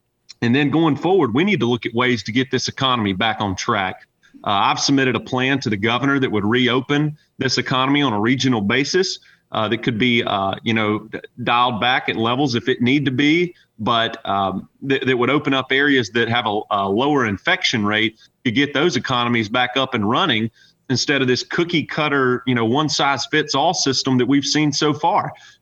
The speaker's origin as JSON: {"language": "English", "town": "Saluda", "region": "North Carolina", "country": "United States", "tie": "born or raised there", "said": "in Polk County, where I was born and raised. I was born and raised right there in Saluda, North Carolina."}